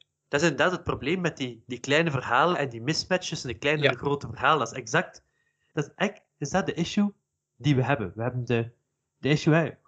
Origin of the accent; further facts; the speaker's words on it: Flanders, Belgium; maar wij identificeren ons allemaal als Vlaming.